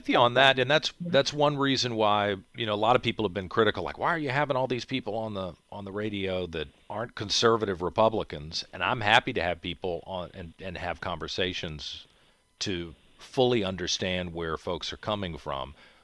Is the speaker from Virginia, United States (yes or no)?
yes; Richmond, Virginia, United States; Richmond's my hometown, too. I'm 49, just like you are. So we probably had very different experiences in this community.